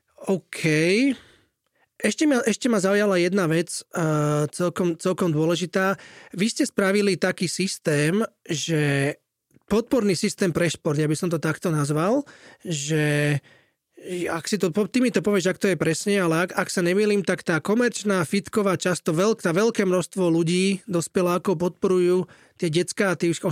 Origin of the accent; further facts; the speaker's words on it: Vrakuňa, Bratislava Region, Slovakia; also born or lived in Trnava; Ja som sa teda síce nenarodil vo Vraku, ja som sa narodil v Trnave, ale ja som Vlčie hrdlo, Vrakuň a Biskupice, ja som z toho druhého geta.